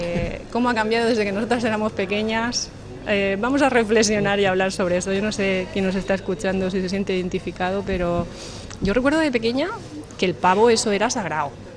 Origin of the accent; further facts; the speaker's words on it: Murcia, Region of Murcia, Spain; yo soy de Murcia, vamos a decirlo